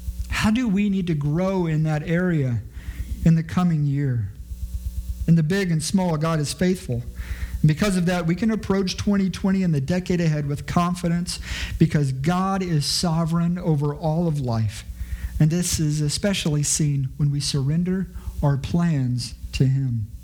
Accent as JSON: {"language": "English", "town": "Houston", "region": "Texas", "country": "United States", "tie": "born or raised there", "said": "And you know that I grew up in Houston, and during middle school, I grew up in this era that was a barbaric era."}